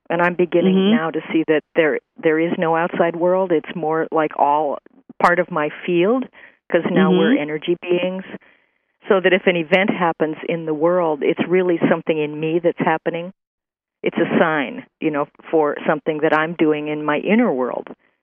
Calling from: Florida, United States; also born or lived in Northern California; I'm in Florida now. I just moved here from Northern California.

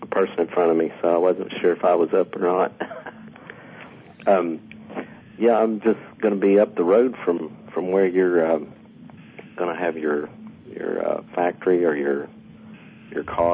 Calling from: Lexington, Kentucky, United States; I'm calling from Kentucky, Lexington.

